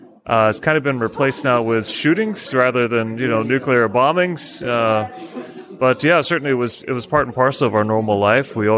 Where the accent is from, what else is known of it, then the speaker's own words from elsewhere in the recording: California, United States; now in England; I grew up in California during the 60s, so we always had like the threat of it hanging over us. We had drills in school.